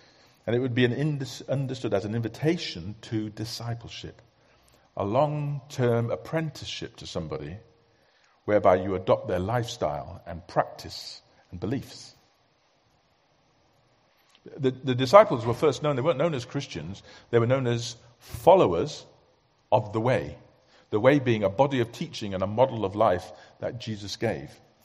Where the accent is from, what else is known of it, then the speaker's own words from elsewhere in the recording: Yorkshire and the Humber, United Kingdom; I'm a Yorkshireman, and yet not even a pound.